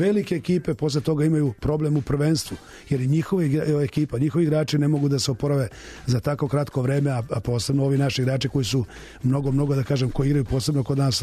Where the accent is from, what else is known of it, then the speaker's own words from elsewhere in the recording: Kraljevo, Šumadija and Western Serbia, Serbia; ja sam iz Kraljeva